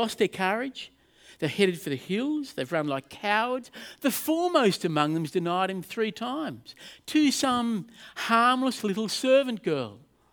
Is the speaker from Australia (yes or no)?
yes; Australia; Now, I'm an Australian bloke. There's nothing wrong with us Australian blokes